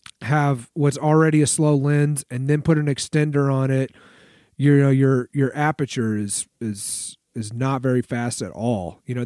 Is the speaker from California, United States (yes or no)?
no; Texas, United States; You know, obviously I'm from Texas, so the idea that you could just drive over to another state in a couple hours is a little bit foreign to me.